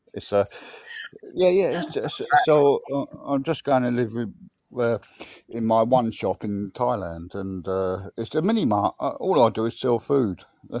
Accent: United Kingdom; Yeah, no problem at all. I'm British, yeah.

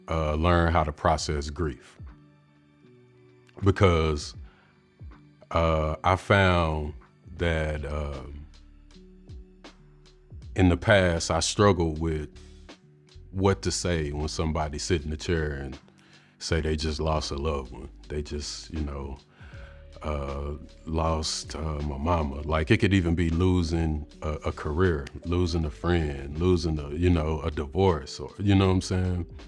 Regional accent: Fort Worth, Texas, United States; from Fort Worth, Texas, where I've been a barber for a little over 20 years now.

